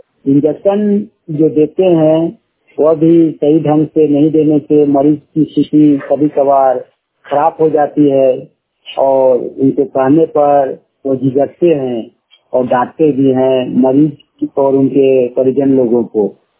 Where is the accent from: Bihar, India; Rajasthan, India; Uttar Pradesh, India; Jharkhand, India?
Jharkhand, India; Kasmar; ग्राम कसमार चक्की, पंचायत कसमार, ब्लॉक कसमार, जिला बोकारो का रहने वाला हूँ।